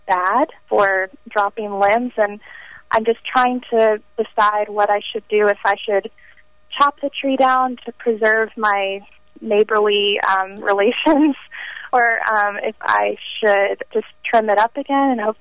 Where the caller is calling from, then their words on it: Nashville, Tennessee, United States; I'm calling from Nashville, Tennessee.